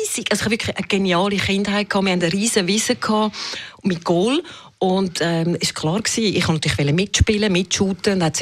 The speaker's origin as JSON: {"language": "German", "region": "Zurich", "country": "Switzerland", "also_born_or_lived": "Ticino", "said": "Ich bin 56, ich bin Zürcherin, ich habe italienische Wurzeln von meiner Nonna Mutterseite. Aufgewachsen bin ich bis 6 im Tessin mit 5 Nachbarsbuben."}